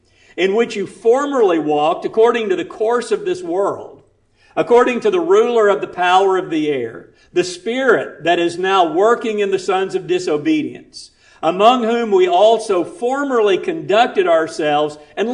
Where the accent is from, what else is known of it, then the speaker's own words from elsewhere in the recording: Alabama, United States; there'll be no doubt I'm from Alabama, not Illinois or Wisconsin.